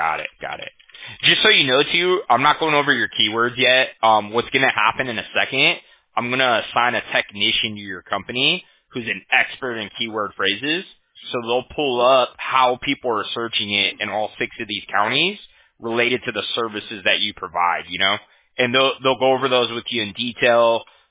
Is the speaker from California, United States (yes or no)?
yes; Huntington Beach, California, United States; I'm from Huntington Beach, California, so I never had that.